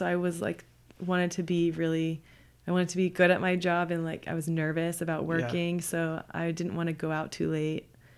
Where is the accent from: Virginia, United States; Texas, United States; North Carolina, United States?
Texas, United States; Houston; also born or lived in New York; time I lived in New York for 2 years and I had people visiting me from, Texas cause I went to UT and I was from Houston.